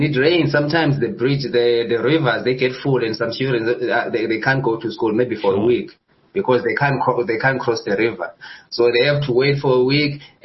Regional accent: Elliotdale, Eastern Cape, South Africa; I'm from Eastern Cape, in a village called Elliotdale, or in Xhosa it's called Xhosa. It's 100 kilometers south of Amthatha. It's along the coast

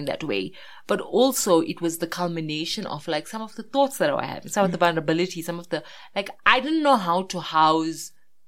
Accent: Durban, KwaZulu-Natal, South Africa; I'm like, I come from Reservoir Hills.

